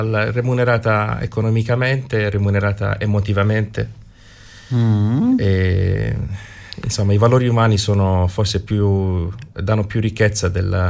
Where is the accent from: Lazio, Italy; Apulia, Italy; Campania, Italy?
Apulia, Italy; Palese; also born or lived in Modugno / Bari; in provincia di Bari. E sono cresciuto in un piccolo paese marino chiamato Palese, una piccola cittadella.